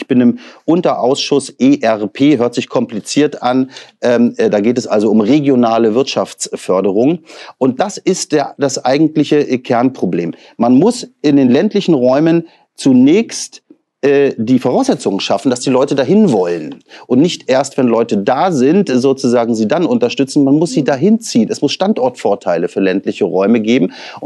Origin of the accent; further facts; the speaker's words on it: Stralsund, Mecklenburg-Vorpommern, Germany; Also ich bin ja gebürtiger Stralsunder. Ich komme ja also sozusagen direkt von der Küste und war auch immer stolz, Vorpommer zu sein. Jetzt bin ich Mecklenburger in der wunderschönen mecklenburgischen Seenplatte.